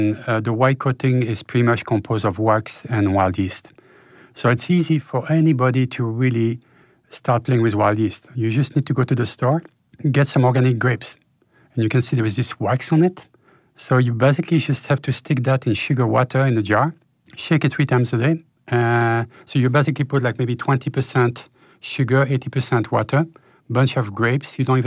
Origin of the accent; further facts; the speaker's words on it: Belgium; You know, I'm from Belgium. We do those crazy beers over there.